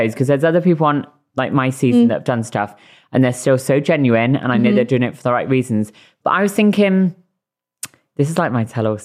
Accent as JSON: {"language": "English", "town": "Bristol", "region": "South West England", "country": "United Kingdom", "said": "Is that how I am from Bristol."}